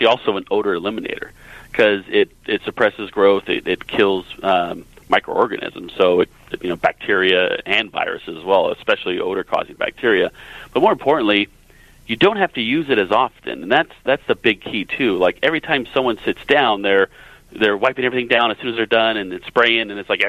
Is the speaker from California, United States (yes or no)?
yes; California, United States; I'm from California, and it's very strict here in terms of reopening.